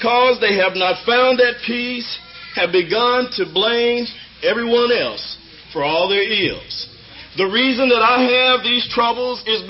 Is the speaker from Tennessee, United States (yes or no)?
no; Wichita, Kansas, United States; I'm from Wichita, Kansas.